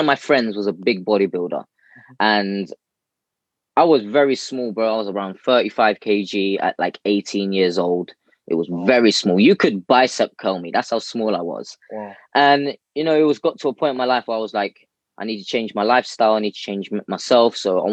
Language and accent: English; London, United Kingdom; So I'm born in the UK, born and bred in London. Central London as well.